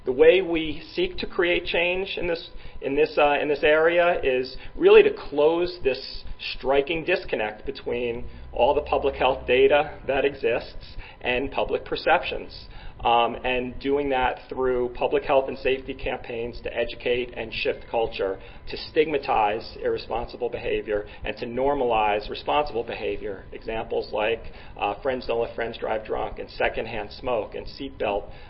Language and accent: English; New York, United States; Like I said, I'm a New Yorker, and Mayor de Blasio in New York just recently launched this Vision Zero initiative